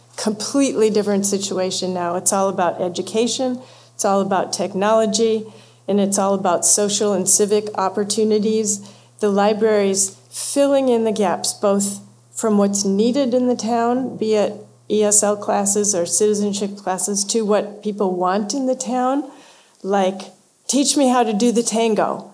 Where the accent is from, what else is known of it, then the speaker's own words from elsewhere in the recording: Ohio, United States; Well, I grew up on Lake Erie in Ohio.